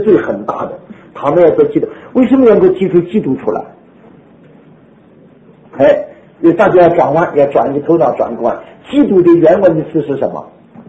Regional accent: China; 所以我们中国人呢，这个讣告的时候，父亲死了，这个讣文怎么写？

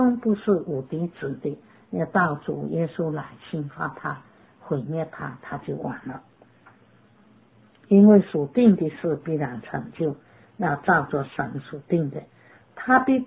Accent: China; 我们中国人特别对于这个观念，祖宗的观念很深

